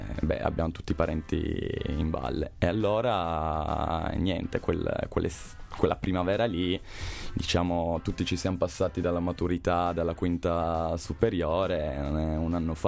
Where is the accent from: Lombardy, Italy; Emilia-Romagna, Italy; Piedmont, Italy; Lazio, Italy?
Piedmont, Italy; Sant'Ambrogio; vengo da Val di Susa, Sant'Ambrogio, sono di là.